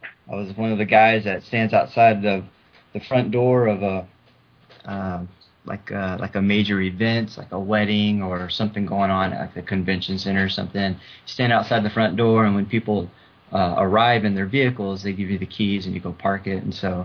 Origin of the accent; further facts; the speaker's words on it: Pasadena, Texas, United States; Well, I'm originally from the Pasadena area, so I went to Dobie High School, and then after Dobie, I graduated and went to Dallas Baptist University